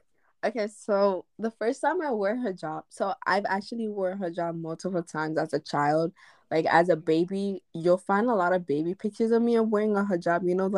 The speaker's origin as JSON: {"language": "English", "region": "New York", "country": "United States", "tie": "born or raised there", "said": "also with like growing up in New York where there's Muslims literally everywhere, it's"}